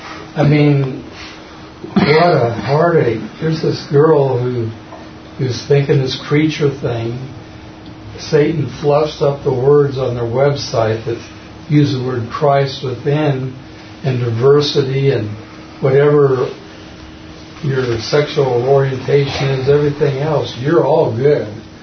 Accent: Boulder, Colorado, United States; I grew up in Boulder

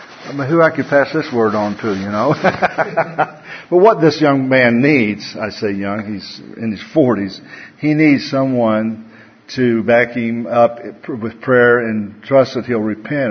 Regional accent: the South, United States; accent: southern; It's my southern accent.

